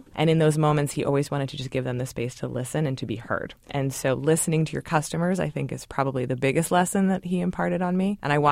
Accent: Baltimore, Maryland, United States; the reason that I grew up in Baltimore, my mother wanted us to live there and attend an all-girls school, which I did for 12 years.

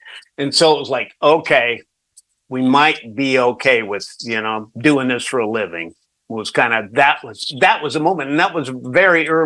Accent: Illinois, United States; You know, I'm from Illinois, so you know it was like a big deal.

